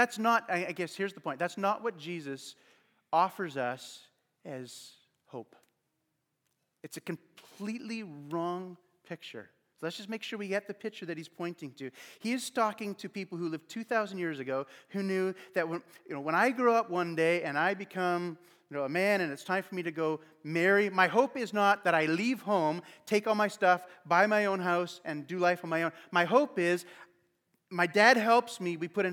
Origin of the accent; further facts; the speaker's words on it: Canada; We're Canadian, so it's always safe, right?